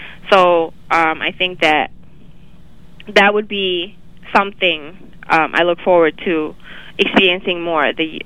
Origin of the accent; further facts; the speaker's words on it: Canada; as a Canadian, as someone from Canada